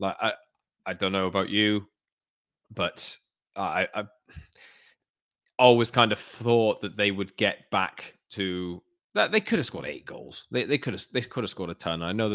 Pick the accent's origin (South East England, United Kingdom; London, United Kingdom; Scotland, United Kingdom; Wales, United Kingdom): Wales, United Kingdom; Newport; born there; because I was born in Newport